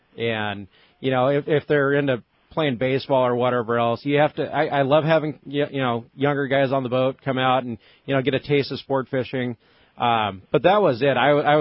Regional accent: Fillmore, California, United States; I grew up in Fillmore, up by Magic Mountain, Ventura County. I fished as a kid.

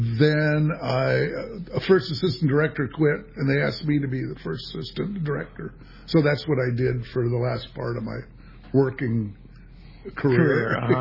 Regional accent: San Diego, California, United States; I grew up in Bird Rock, so you fished, you dove, and you surfed.

